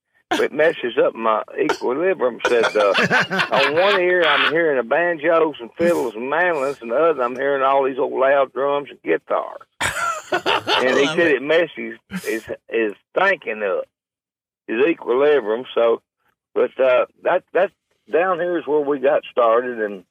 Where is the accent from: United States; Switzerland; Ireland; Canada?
United States; Kentucky; We're from South Central Kentucky. We were raised. Our farm is between Edmonton and Glasgow, Kentucky.